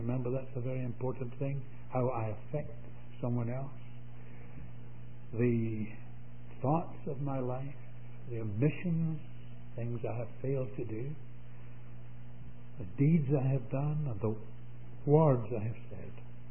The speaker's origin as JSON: {"language": "English", "region": "Scotland", "country": "United Kingdom", "said": "Being a Scot, I always devised a means whereby I could give them a little pocket money."}